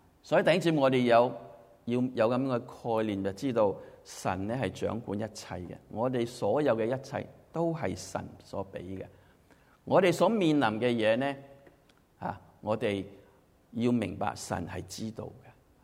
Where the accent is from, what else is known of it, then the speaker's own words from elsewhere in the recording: Hong Kong; 我也都很爱护香港，因为我在那里长大。